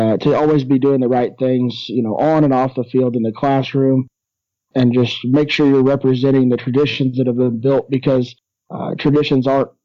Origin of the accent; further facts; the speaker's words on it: Shawnee, Oklahoma, United States; Well, I grew up in Shawnee, Oklahoma